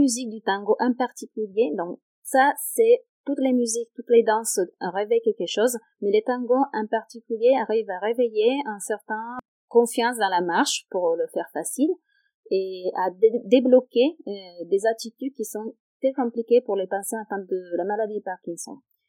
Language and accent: French; Italy; French is a second language; en Italie, moi je suis italienne, hein, pour vous dire